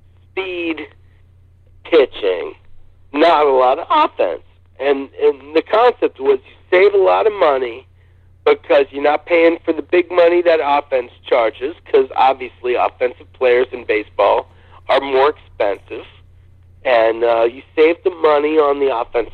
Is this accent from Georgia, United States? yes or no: no; New York, United States; also born or lived in Seattle; I can't say I'm from Seattle, because I'm really not. I grew up in New York, but I lived in Seattle for 10 years